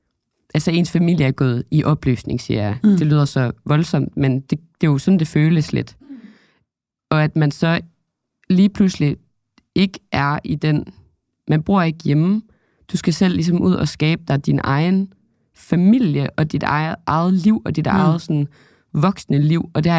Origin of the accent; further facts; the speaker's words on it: Aalborg, North Denmark Region, Denmark; now in Copenhagen, Denmark; nu jeg er oprindeligt fra Aalborg, og bor som sagt på Østerbro nu, i København